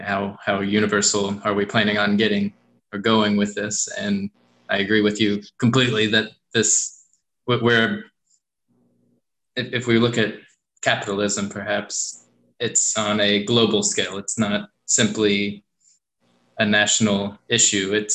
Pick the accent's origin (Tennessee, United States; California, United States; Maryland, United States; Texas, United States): Tennessee, United States; Or we see it with private charities in my home state, Tennessee.